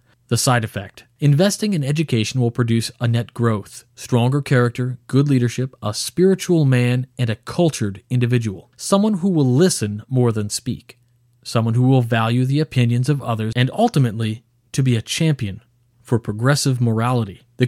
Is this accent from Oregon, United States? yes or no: no; Illinois, United States; My home state of Illinois is home to about 60,000 members.